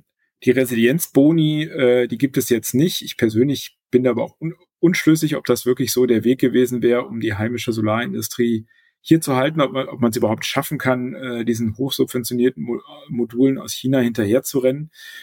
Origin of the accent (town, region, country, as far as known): Berlin, Germany